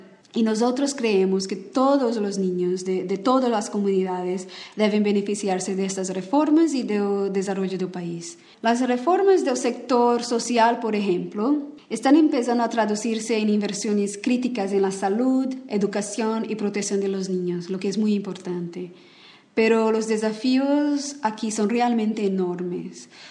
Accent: Brazil; trabajo en Myanmar con UNICEF y soy de Brasil.

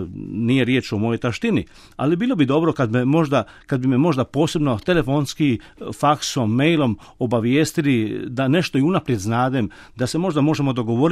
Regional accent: Šibenik, Šibenik-Knin County, Croatia; ja sam rodom iz Šibenika

